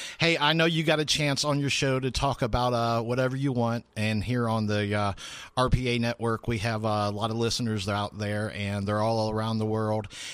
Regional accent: Lakeland, Florida, United States; late last year, I ran for mayor of my hometown of Lakeland, Florida.

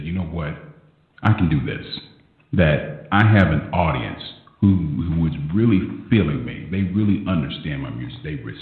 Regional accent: California, United States; now in Houston, United States; I'm in Houston, but I'm originally from California.

